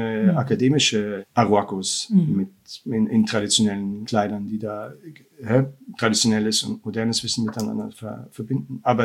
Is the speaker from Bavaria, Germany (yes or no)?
yes; Munich, Bavaria, Germany; weil wir sind ja aus dem alpinen Raum, ja, und ich bin ursprünglich aus München.